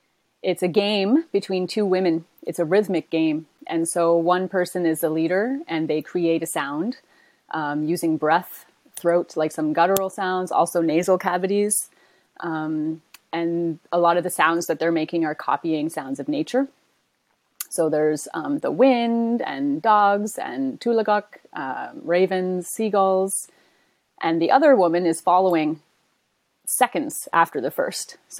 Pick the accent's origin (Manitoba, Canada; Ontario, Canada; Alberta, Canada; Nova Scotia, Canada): Nova Scotia, Canada; Halifax; I wrote in Halifax, my hometown, Chibuktuk.